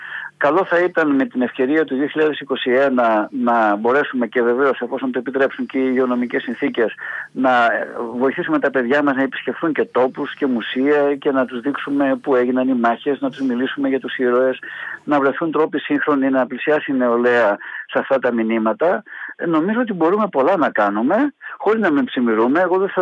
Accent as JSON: {"language": "Greek", "region": "Macedonia", "country": "Greece", "said": "γιατί εγώ είμαι Μακεδόνας"}